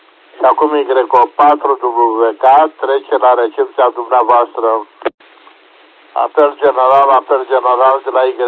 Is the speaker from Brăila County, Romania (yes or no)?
yes; Brăila, Brăila County, Romania; Vremea la Brăila s-a schimbat astă seară.